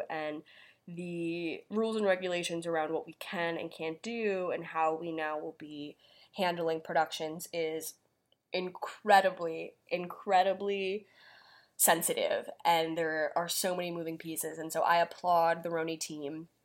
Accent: New York, United States; It might be a little too close to home, considering I am from Long Island.

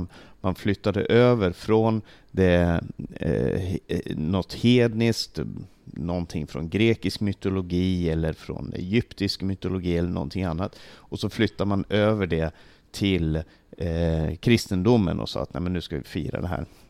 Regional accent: Stockholm, Stockholm County, Sweden; Själv så är jag uppväxt i Sverige med en väldigt trevlig julhögtid varje år.

